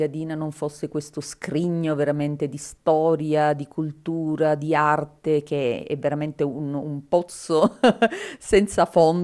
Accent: Catania, Sicily, Italy; Ma noi in Sicilia siamo, soprattutto la mia famiglia, adesso magari le cose sono cambiate, però la mia famiglia eravamo molto legati alla terra natale

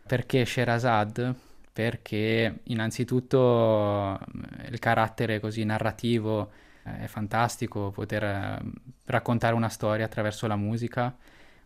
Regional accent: Trentino-Alto Adige, Italy; appunto da trentino, da buon trentino ho praticato lo sci da piccolo

